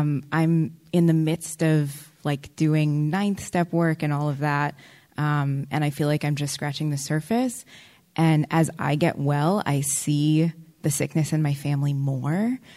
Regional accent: Boulder, Colorado, United States; I'm from Boulder, Colorado, compulsive overeater, anorexic.

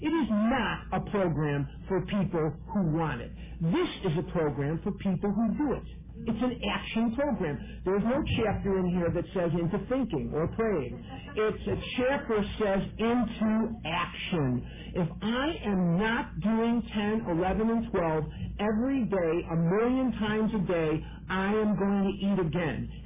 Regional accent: Chicago, Illinois, United States; I'm born and raised in Chicago

